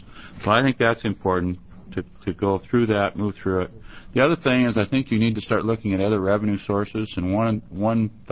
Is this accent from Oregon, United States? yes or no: yes; Astoria, Oregon, United States; I'm from Astoria.